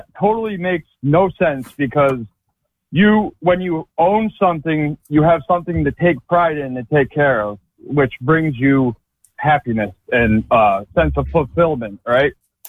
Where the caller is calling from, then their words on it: Rhode Island, United States; from Rhode Island.